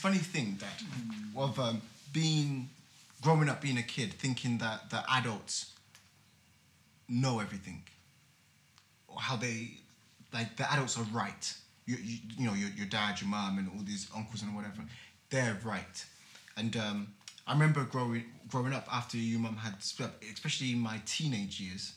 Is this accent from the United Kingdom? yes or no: yes; England, United Kingdom; growing up in England, the UK, it's tiny. It's so tiny.